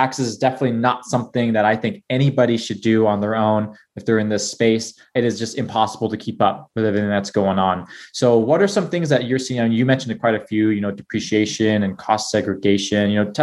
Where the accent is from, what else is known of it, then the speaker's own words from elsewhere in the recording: California, United States; now in Arizona, United States; Similar to me, I mean, I'm from the Bay Area as well. We're actually not too far from each other where you're at from where I grew up.